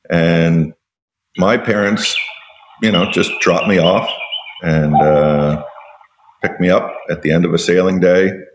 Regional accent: Coconut Grove, Florida, United States; I grew up in Coconut Grove.

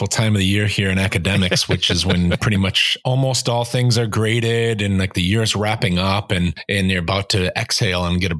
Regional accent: Minnesota, United States; And as a Minnesotan, again, I can't help but mention the weather, but not the weather here.

